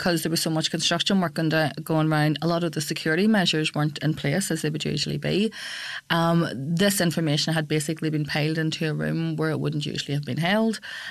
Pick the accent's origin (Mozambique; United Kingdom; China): United Kingdom; Belfast, Northern Ireland; I'm a girl from West Belfast and I have 7 brothers and sisters. At one stage, 10 of us lived in that house.